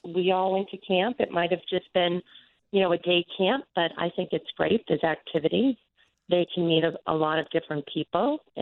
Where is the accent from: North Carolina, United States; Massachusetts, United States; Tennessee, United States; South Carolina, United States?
Massachusetts, United States; Boston; I'm from the Boston area, so it's 10 o'clock here.